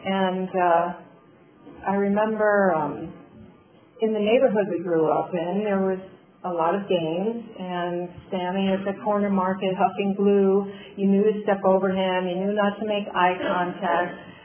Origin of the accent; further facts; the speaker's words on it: South Dakota, United States; born there; I grew up, well, I was born in South Dakota, small town in South Dakota.